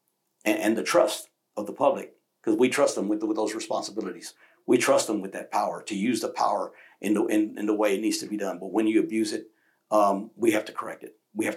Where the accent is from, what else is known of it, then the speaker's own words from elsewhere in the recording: United States; So as an American, I have proud pride for the people, men and women, who lay down their lives for Americans.